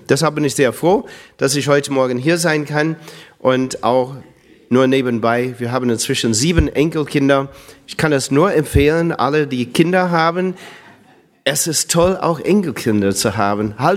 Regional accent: United States; German is a second language; moved away as an adult; now in Germany; ich komme nicht hier aus Bonn oder sonst aus der Nähe, sondern ich komme ursprünglich aus USA. Ich bin 1977 als Kurzzeitmissionar nach Deutschland gekommen.

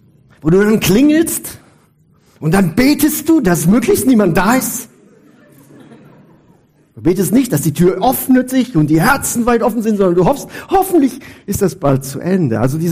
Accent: North Rhine-Westphalia, Germany; Wo ich herkomme im Siegerland, da war das ein bisschen so.

